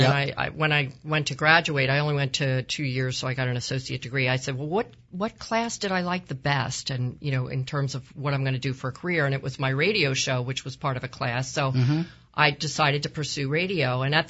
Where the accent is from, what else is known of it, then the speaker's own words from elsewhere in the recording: Worcester, Pennsylvania, United States; I listened to WMMR when I was in high school because I grew up out in Montgomery County, a little town called Worcester, which is near Lansdale.